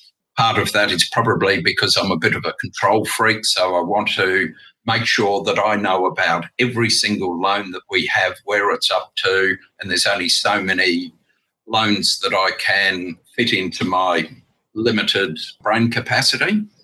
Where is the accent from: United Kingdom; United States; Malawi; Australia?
Australia; Brisbane, Queensland; My investors like the fact that I was born and bred in Brisbane. I know Brisbane.